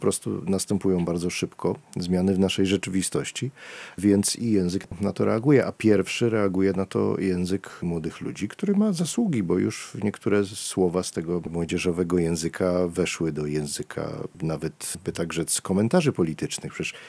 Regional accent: Kraków, Lesser Poland, Poland; accent: Kraków dialect; No, na pole wychodzimy i mówimy po krakowsku, no.

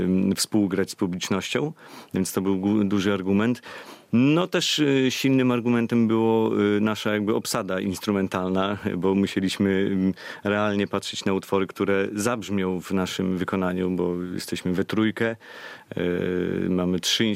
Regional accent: Białystok, Podlaskie Voivodeship, Poland; Jesteśmy z Białegostoku. Więc daleko nie jechaliśmy.

